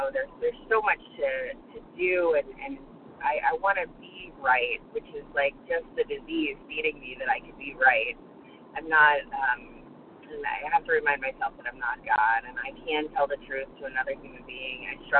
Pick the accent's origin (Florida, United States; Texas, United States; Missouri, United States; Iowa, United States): Florida, United States; Thank you so much. I'm from Florida.